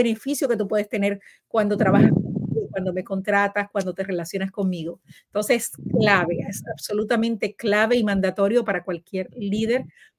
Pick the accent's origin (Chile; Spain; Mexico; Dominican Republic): Dominican Republic; para mí como latina y como dominicana